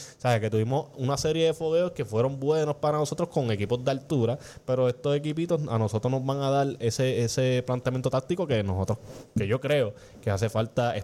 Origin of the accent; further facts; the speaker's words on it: Caguas, Puerto Rico; Obviamente soy de Caguas, no tengo que decir a quién le voy.